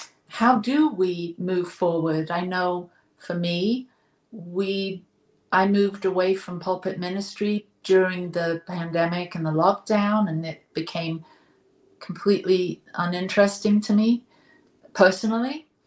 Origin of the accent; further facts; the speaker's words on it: England, United Kingdom; Yeah, I'm from England, and I spend quite a bit of time there.